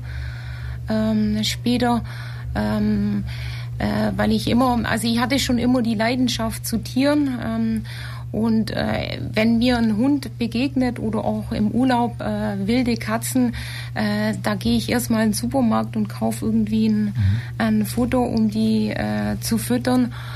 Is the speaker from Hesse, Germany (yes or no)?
no; Bavaria, Germany; Ich bin gebürtige Ulmerin und bin in der Nähe von Neuum groß geworden.